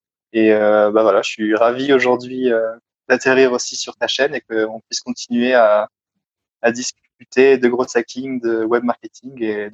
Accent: Lille, Hauts-de-France, France; moved away as an adult; also born or lived in Berlin; j'ai 28 ans, je suis originaire de Lille. J'ai passé plus de 10 ans à l'étranger

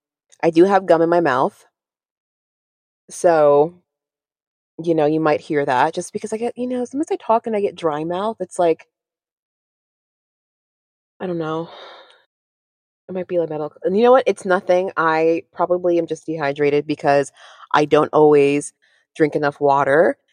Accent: United States; Being American is so embarrassing right now.

